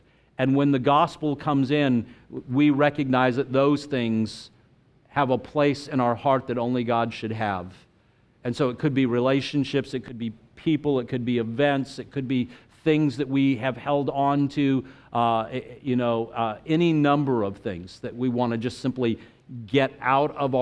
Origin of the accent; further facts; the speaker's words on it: United States; I mean, they knew that I was from the United States